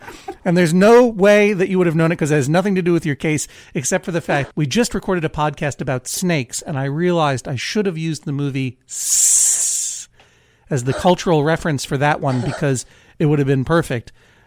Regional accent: Brookline, Massachusetts, United States; now in Blue Hill, United States; I used to watch it on Channel 56 in Boston when I lived in Brookline, my hometown. But I'm no longer in Massachusetts

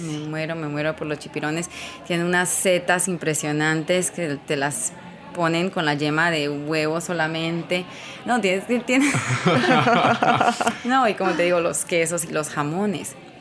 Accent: Victoria, Caldas, Colombia; ir a Colombia significa ir a mi pueblo. Pues porque yo crecí en ese pueblito.

